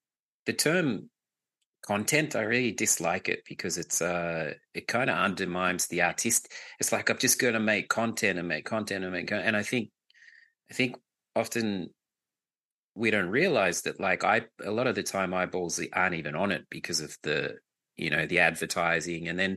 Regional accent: Australia; now in Hamburg, Germany; being here in Hamburg, sometimes I feel quite isolated as an Australian

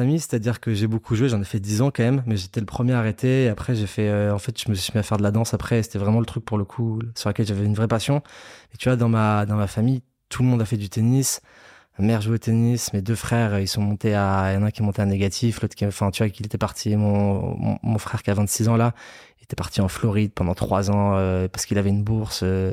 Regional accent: Nice, Provence-Alpes-Côte d'Azur, France; je viens de Nice.

